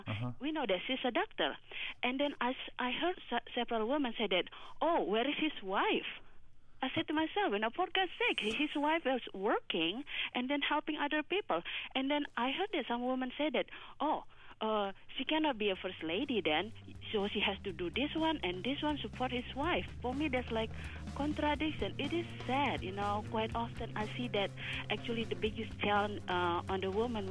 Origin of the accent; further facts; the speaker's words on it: Indonesia; English is a second language; I'm from Indonesia. When I was in Indonesia